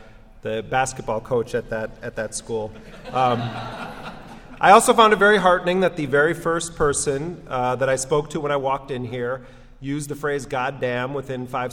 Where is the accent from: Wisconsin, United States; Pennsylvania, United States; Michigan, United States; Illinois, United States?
Wisconsin, United States; Milwaukee; We grew up in Milwaukee, Wisconsin, and we went to a small Catholic grade school called St. Rose of Lima